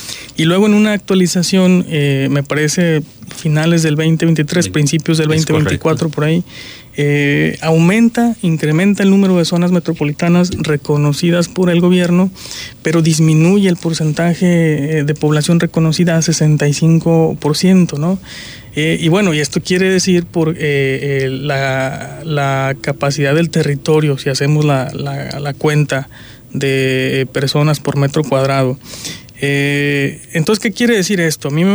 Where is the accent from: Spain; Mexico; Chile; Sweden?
Mexico; Seguimos siendo los mismos mexicanos que estamos dentro de la problemática